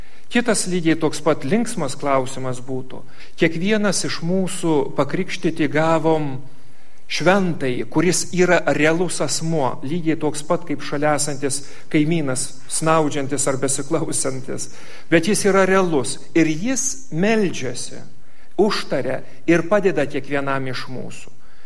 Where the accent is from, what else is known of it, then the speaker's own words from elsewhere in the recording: Samogitia, Lithuania; kaip žemaičiai mes sakom, žėlaunos